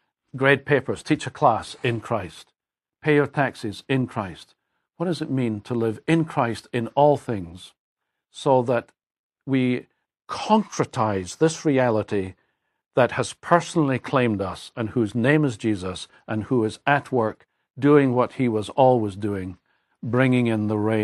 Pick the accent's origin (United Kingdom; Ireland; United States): United Kingdom; Scotland; I'm a Scot. I'm not an American.